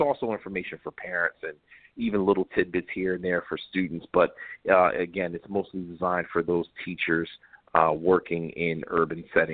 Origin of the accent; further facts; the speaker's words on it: Camden, New Jersey, United States; No, from Camden.